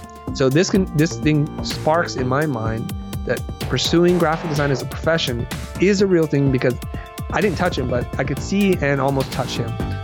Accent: California, United States; And here I am growing up in Silicon Valley.

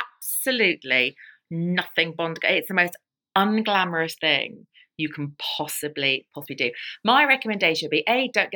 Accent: London, United Kingdom; I'm from London, born in London, come back to London, live in London as an adult.

